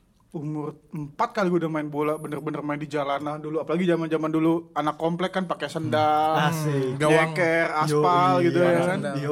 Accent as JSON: {"language": "Indonesian", "town": "Tangerang", "region": "Banten", "country": "Indonesia", "tie": "born or raised there", "also_born_or_lived": "Medan", "said": "Gua gede di gua sampai umur 2 tahun apa 3 tahun gue masih tinggal di Medan. Terus umur 3 tahun gue pindah Jakarta, gede di Tangerang gue."}